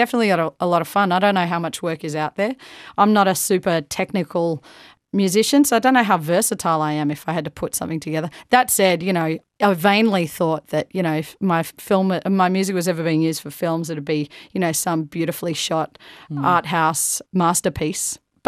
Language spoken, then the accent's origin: English; Melbourne, Victoria, Australia; I'm Australian, you know, and Melbourne is my home. Everyone I love is here.